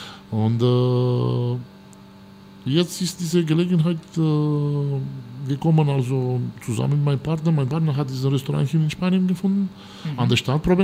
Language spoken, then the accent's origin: German; Constanța, Constanța County, Romania; Und ich habe in meiner Heimatstadt, Konstanza, das ist so genau wie Hamburg, sag mal, das ist die größte Hafenstadt in Rumänien.